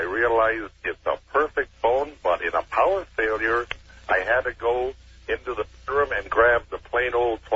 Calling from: Las Vegas, Nevada, United States; I'm calling from Lost Wages.

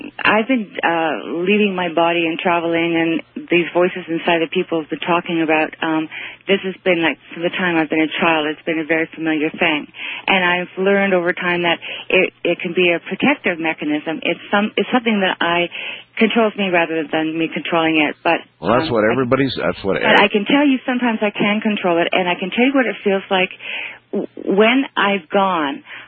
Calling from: Toronto, Ontario, Canada; I'm calling from Toronto, by the way.

